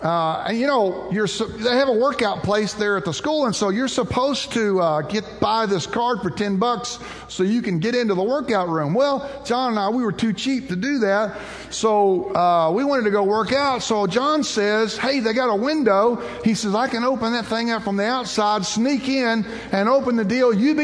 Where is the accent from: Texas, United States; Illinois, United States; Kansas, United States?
Texas, United States; I'm an international student. I'm from Texas. You know, I'm from a place that's a country all of its own.